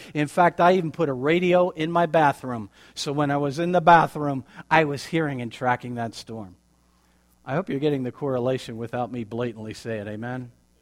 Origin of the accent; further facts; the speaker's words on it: Pennsylvania, United States; now in Florida, United States; Now, you know I grew up in Pennsylvania. The Lord transplanted me down into Florida in 97.